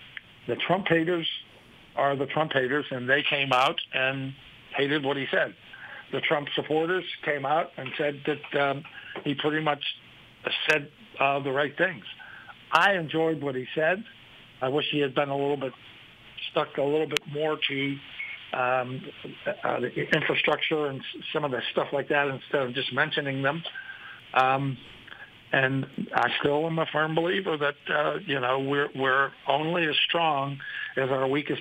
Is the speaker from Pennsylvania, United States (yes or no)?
yes; Pittsburgh, Pennsylvania, United States; I stood up and saluted the guy from Pittsburgh. That's my hometown.